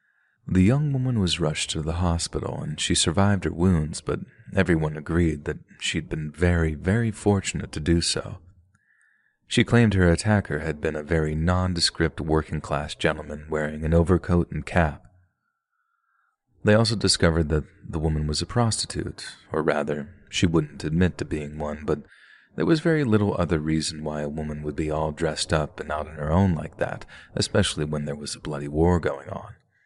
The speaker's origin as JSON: {"language": "English", "town": "Coventry", "region": "West Midlands", "country": "United Kingdom", "tie": "born or raised there", "said": "I was born in Edgewick, which is an area in the English city of Coventry, and I grew up in the 1970s."}